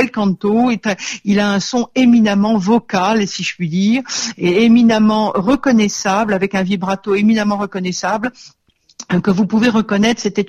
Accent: Paris, Île-de-France, France; je suis parisienne et j'ai une maison ici dans la région

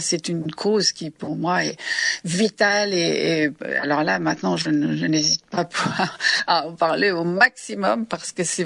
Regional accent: Brittany, France; Et puis probablement en tant que bretonne aussi, au départ j'ai un sens de la fidélité.

